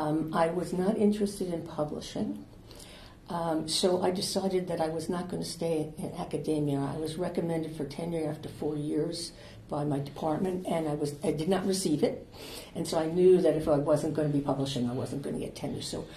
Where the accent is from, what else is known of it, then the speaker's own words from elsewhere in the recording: New York, United States; now in Rochester, United States; I was born in New York City and grew up on Long Island and came here when I was 17 to go to the University of Rochester.